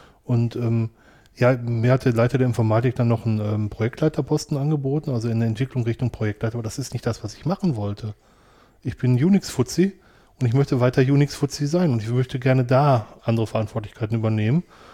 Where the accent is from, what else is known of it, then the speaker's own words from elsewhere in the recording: Wanne-Eickel, North Rhine-Westphalia, Germany; Ich bin in Wanne-Eickel echt im Ruhrgebiet groß geworden und ich habe gesagt, ich werde meinen Wanne-Eickel nie verlassen.